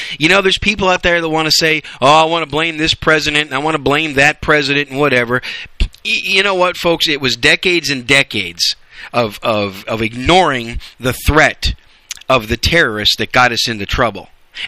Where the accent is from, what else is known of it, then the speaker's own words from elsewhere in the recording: United States; I'm just saying, thank God that I am an American.